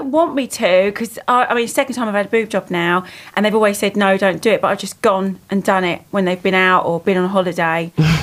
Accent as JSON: {"language": "English", "region": "London", "country": "United Kingdom", "tie": "born there", "said": "Actually, I was born in East London in a council estate tower block, 20-storey tower block."}